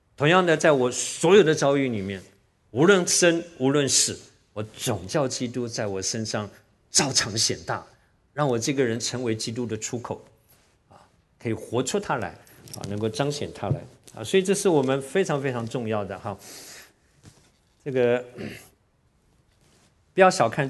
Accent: Taiwan; 我至少我在台湾长大的那么多年来

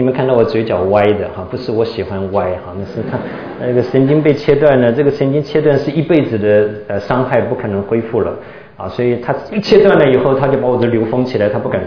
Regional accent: Tainan, Taiwan; moved away as an adult; now in United States; 就在我的老家台南服过役的，他一听我是台南人就跟我聊起天来了

